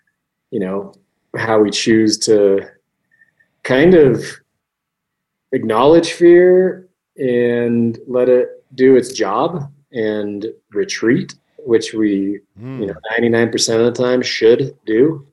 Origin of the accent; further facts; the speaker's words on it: Utah, United States; So once I felt powder growing up in Utah